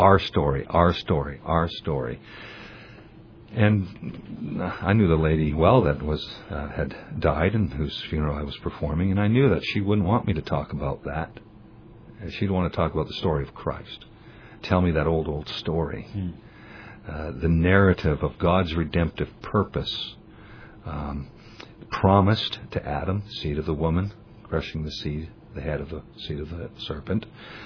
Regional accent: Canada; now in United States; I am a Canadian by citizenship and a permanent resident by law in the United States.

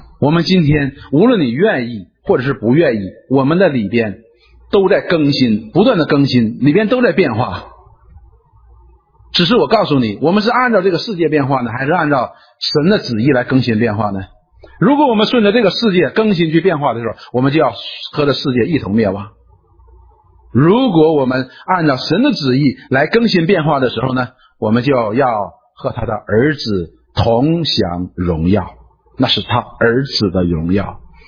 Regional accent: Northeast China, China; 我们东北人叫里外三新

